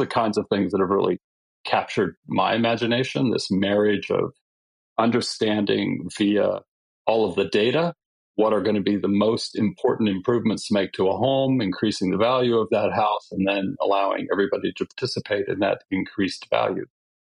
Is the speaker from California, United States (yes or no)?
yes; California, United States; You know, I'm from California, so this is going to sound a little bit of fruity nutty